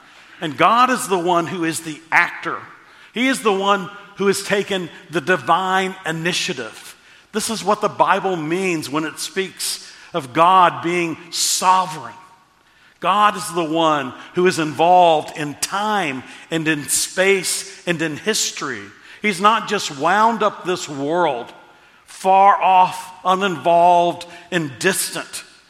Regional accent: Texas, United States; Growing up in Texas, I would occasionally see a longhorn, a steer, a bull

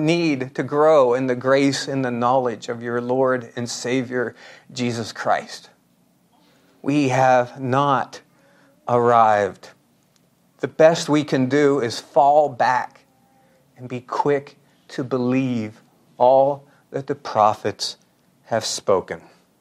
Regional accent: Irondale, Ohio, United States; People used to ask me, and they'll still ask me, where did you grow up? And I used to say, Irondale, Ohio.

